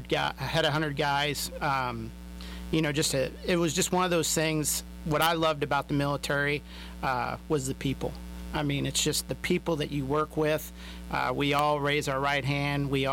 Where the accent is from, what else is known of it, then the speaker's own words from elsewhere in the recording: Iowa, United States; now in Cooperton, United States; I mean, I was raised in Iowa, but for me, Cooperton is home for me now, Western Oklahoma.